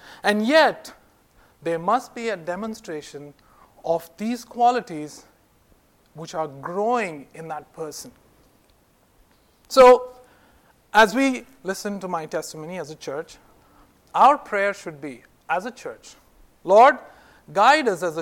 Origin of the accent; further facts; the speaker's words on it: India; I was raised in India to parents who were born again Christians.